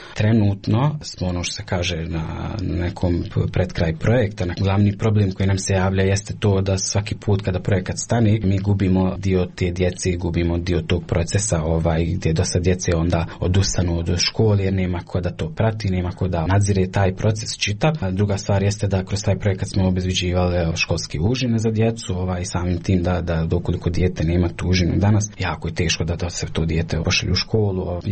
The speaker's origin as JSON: {"language": "Bosnian", "town": "Kakanj", "region": "Zenica-Doboj Canton", "country": "Bosnia & Herzegovina", "said": "dolazim iz Kaknje"}